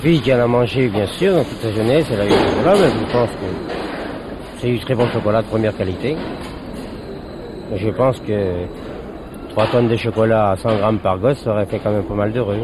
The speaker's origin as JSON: {"language": "French", "country": "France", "said": "Et moi, en tant que français, je peux me permettre de vous dire"}